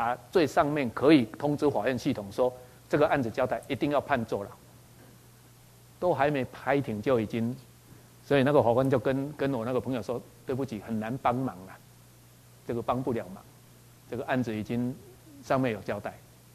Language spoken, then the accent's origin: Chinese; Taiwan; 我们台湾人是很可怜的，你知道吗？